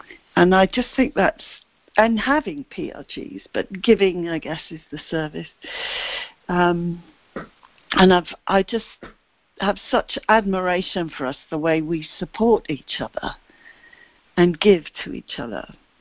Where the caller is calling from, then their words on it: London, United Kingdom; I'm a debtor. I'm calling in from London, where it's 6:30 in the evening.